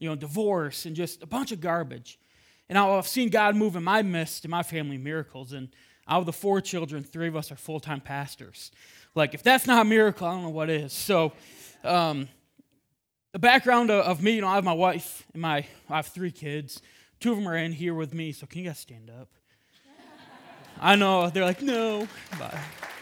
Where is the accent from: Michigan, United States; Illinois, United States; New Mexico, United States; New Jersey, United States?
Michigan, United States; Grand Rapids; born and raised in Michigan. I grew up in the Grand Rapids area.